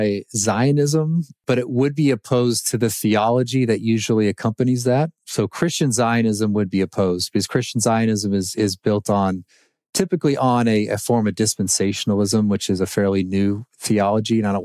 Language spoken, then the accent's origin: English; United States; And I, as an American, I feel that as well.